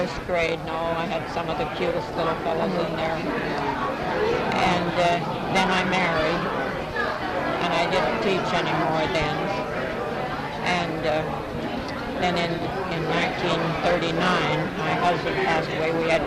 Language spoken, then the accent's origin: English; Gladstone, North Dakota, United States; I was born in 1889 in Gladstone, North Dakota, a little town of about 250 people. I lived out in the country, however. My parents lived on a farm. And I lived there till I graduated from high school in Dickinson, North Dakota.